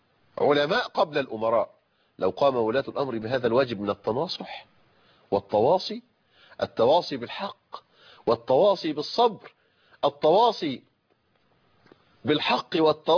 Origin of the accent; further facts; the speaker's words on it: Egypt; أنا رجل مصري أحب بلدي، لكن قبل ذلك أنا رجل مسلم